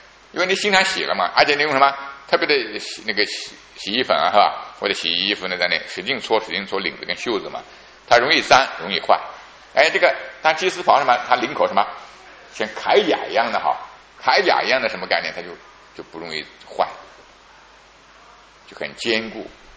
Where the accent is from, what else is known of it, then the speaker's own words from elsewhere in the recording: Jiangsu, China; 在我们老家江苏那边，基本上是他们一个礼拜洗一次